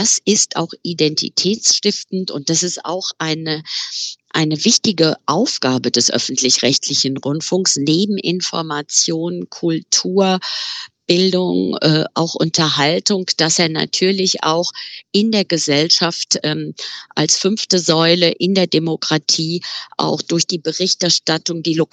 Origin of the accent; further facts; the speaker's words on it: Southwest Germany, Germany; meiner Heimatregion Rheinland-Pfalz und Baden-Württemberg, die gemeinsam den SWR als Hörfunkgebiet haben